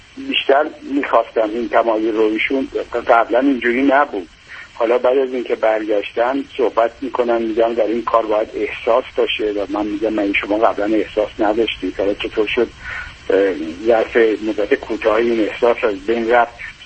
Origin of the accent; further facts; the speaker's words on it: Iran; moved away as an adult; now in New York, United States; ما 8 سال پیش از ایران با آمریکا مهاجرت کردیم و در نیویورک زندگی میکنم.